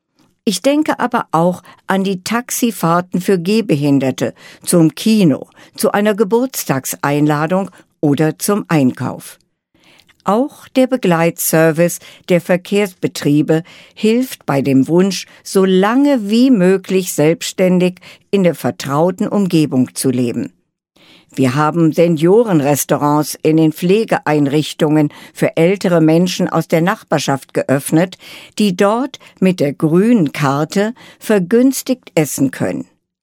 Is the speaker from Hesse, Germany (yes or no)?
yes; Frankfurt, Hesse, Germany; born there; Als geborene Frankfurterin freue ich mich noch immer